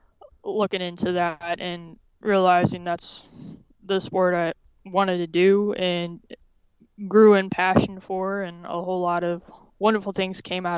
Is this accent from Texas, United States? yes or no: yes; San Antonio, Texas, United States; I grew up in San Antonio, Texas. I grew up with my parents, and I have 3 siblings.